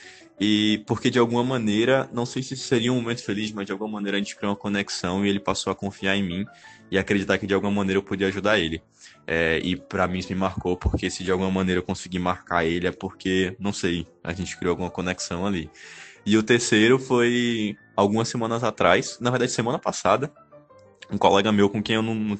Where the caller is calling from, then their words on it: Petrolina, Pernambuco, Brazil; eu tenho 21 anos, sou daqui de Petrolina, Pernambuco.